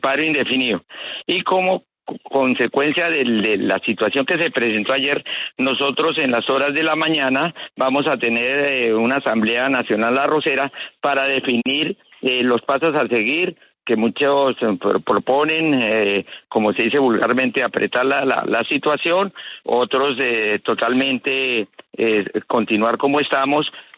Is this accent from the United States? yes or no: no; Villavicencio, Meta, Colombia; Yo soy acá de la ciudad de Villavicencio, ¿sí?